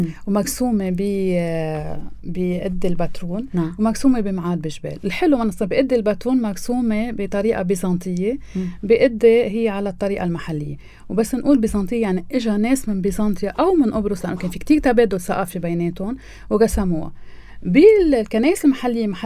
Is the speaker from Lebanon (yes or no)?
yes; Lebanon; أول شيء كمسيحيين، تاني شيء كلبنانيين